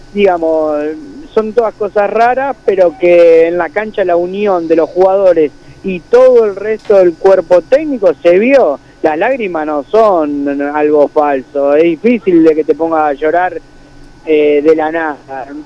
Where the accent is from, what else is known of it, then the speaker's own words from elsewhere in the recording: Buenos Aires, Argentina; Yo soy porteño, amo Buenos Aires